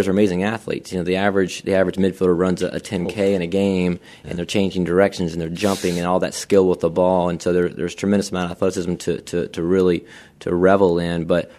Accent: Winston-Salem, North Carolina, United States; I grew up in Winston-Salem, not too far from here, and that's where Wake Forest University is

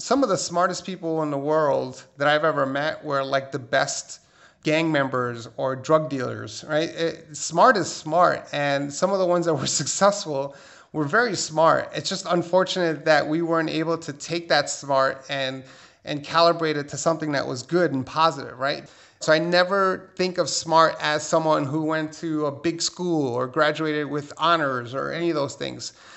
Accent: New York City, New York, United States; I grew up in Hell's Kitchen, New York. I'm a first-generation American. I grew up on welfare and food stamps

